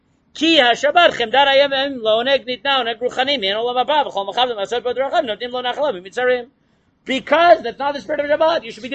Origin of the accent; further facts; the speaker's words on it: Staten Island, New York, United States; I grew up in Staten Island, so he would come visit the Young Israel once a year